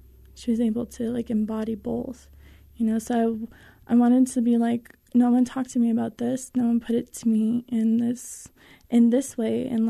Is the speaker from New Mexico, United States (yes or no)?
yes; Albuquerque, New Mexico, United States; And I grew up in Albuquerque, and my sex education was more, like, it was more abstinence-prone.